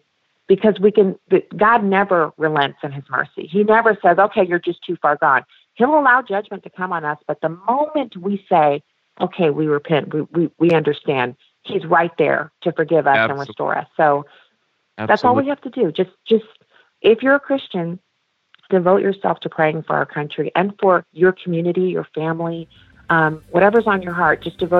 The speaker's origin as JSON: {"language": "English", "country": "Germany", "tie": "born or raised there", "said": "I grew up in Germany"}